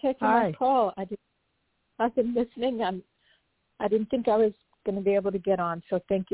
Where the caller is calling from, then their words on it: Los Angeles, California, United States; I'm calling from Los Angeles.